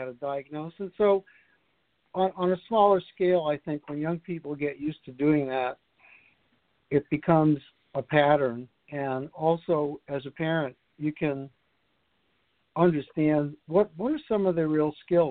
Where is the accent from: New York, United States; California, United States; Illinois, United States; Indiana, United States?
New York, United States; Brooklyn; growing up in Brooklyn, New York, at the time I did, you know, when I needed money, I used to go to Lincoln Terrace Park with a wagon